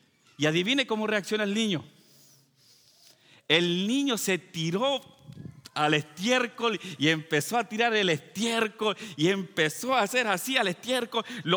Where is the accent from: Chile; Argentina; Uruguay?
Chile; De antemano, yo soy de Chile, entonces a veces pueden cambiar las palabras